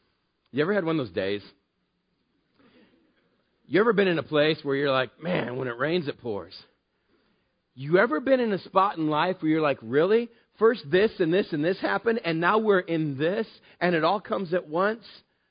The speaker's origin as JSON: {"language": "English", "region": "Texas", "country": "United States", "tie": "born or raised there", "said": "I grew up in West Texas. I've seen them."}